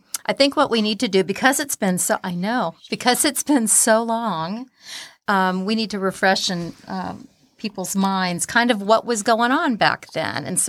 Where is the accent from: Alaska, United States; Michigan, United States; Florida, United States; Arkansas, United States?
Florida, United States; St. Petersburg; I'm from St. Petersburg, Florida, just across the bay from Tony.